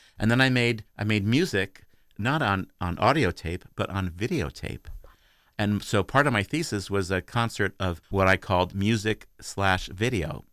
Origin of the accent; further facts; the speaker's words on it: France; My father was in government. He was in the CIA, actually, and I grew up, part of my life, I grew up in France